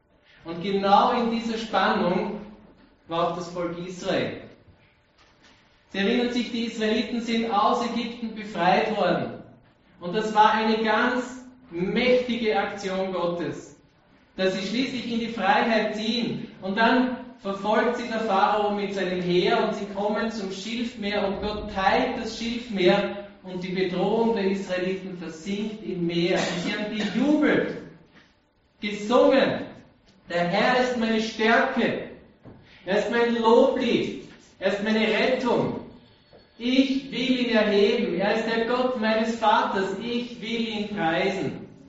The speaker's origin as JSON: {"language": "German", "region": "Vienna", "country": "Austria", "said": "Und wir können ganz stolz sein als Wiener"}